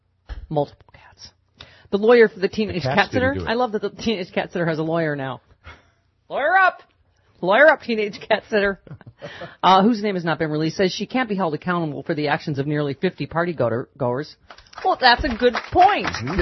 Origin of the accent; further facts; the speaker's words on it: Buffalo, New York, United States; Police in Buffalo, my hometown, investigating after a vacationing family returned to find their home was the site of a destructive party